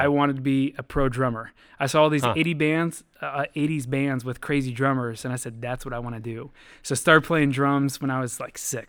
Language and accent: English; Illinois, United States; also born or lived in Kansas; Born in Kansas. Mostly grew up in Illinois.